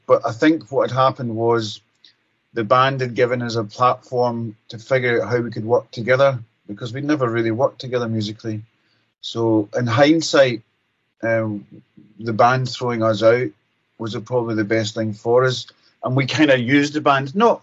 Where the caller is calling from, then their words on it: Glasgow, Scotland, United Kingdom; I'm coming from Pat and I's own studio in Glasgow, in Scotland, in the UK.